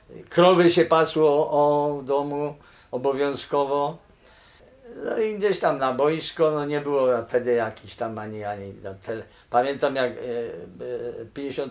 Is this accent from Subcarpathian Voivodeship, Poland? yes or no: no; Sułkowice, Lesser Poland, Poland; rocznik 1952. Mieszkam w Sułkowicach od urodzenia.